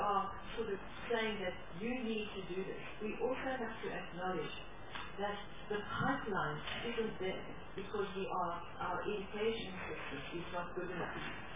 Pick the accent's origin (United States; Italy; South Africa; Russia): South Africa; Eastern Cape; I come from the Eastern Cape